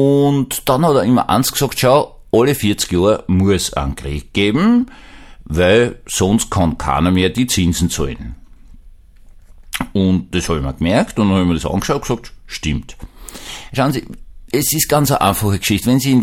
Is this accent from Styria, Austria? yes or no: no; Vienna, Austria; ich bin ein echter Wiener, also seit 300 Jahren in Wien, seit dem Türkenkrieg des Prinzen Eugen.